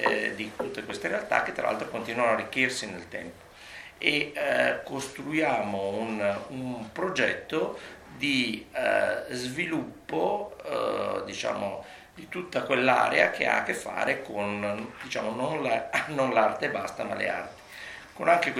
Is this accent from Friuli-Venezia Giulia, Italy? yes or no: no; Venice, Veneto, Italy; io sono uno strano caso di veneziano perché sono cresciuto a Venezia, non vivo a Venezia ma lavoro a Venezia